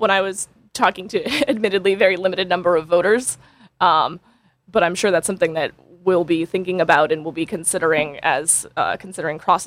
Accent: Ledyard, Connecticut, United States; I'm from Ledyard, Connecticut.

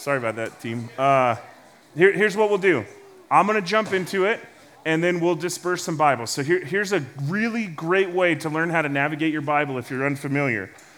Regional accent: California, United States; I'm from Southern California, just outside of Los Angeles.

